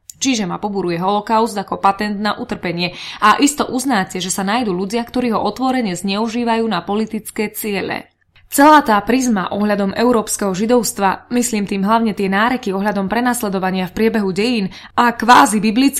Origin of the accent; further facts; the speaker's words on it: Košice, Košice Region, Slovakia; ja nie som z ľudáckej rodiny, som Košičan. Generácie dozadu